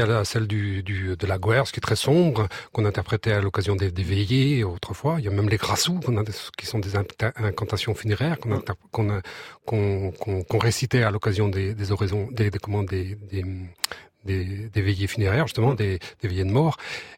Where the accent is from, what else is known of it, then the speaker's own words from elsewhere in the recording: Santec, Brittany, France; j'ai appris tout jeune le breton. Ouais. Je suis originaire de Santec, côté de Roscoff, face à l'île de Bois. Et 95% des gens dans mon enfance s'exprimaient en langue bretonne